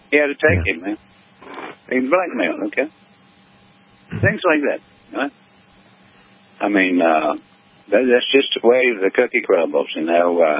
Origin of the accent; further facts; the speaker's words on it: Virginia, United States; District 3, Virginia.